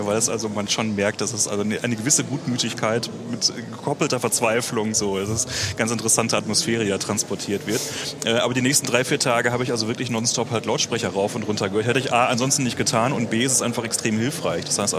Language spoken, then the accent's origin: German; Göttingen, Lower Saxony, Germany; wir kommen halt alle aus Göttingen